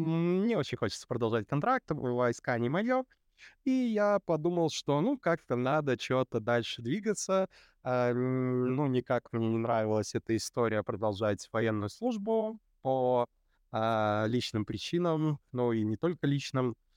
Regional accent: Belarus; мне 35 лет, я 10 лет прослужил в армии, я там из Беларуси

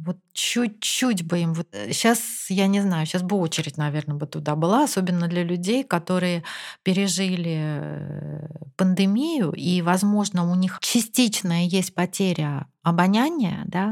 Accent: Saint Petersburg, Russia; Так как я из Петербурга

